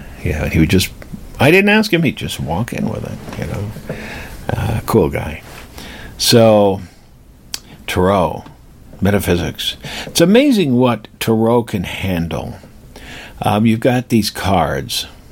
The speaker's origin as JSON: {"language": "English", "region": "England", "country": "United Kingdom", "tie": "born there", "said": "I'm not a foreigner. I wasn't born here. I was born in England."}